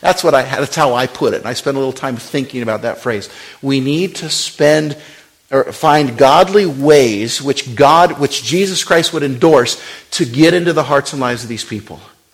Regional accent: Wyoming, United States; I remember growing up in Wyoming

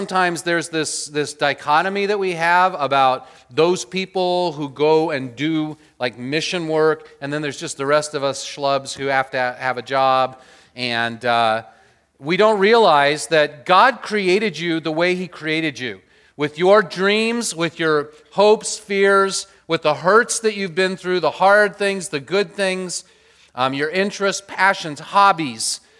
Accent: United States; because I'm an American. And we get to choose everything.

